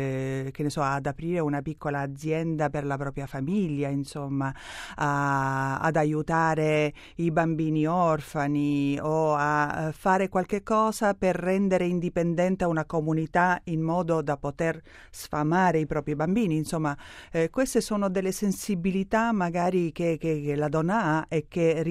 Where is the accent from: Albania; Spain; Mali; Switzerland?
Albania; io vengo dall'Albania e ho vissuto in Albania il comunismo